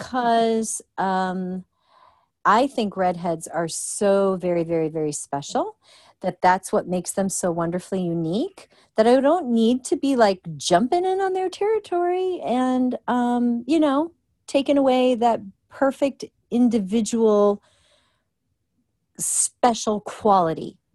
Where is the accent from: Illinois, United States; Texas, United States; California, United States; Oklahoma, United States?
Illinois, United States; And I'm from Illinois, so I like snow.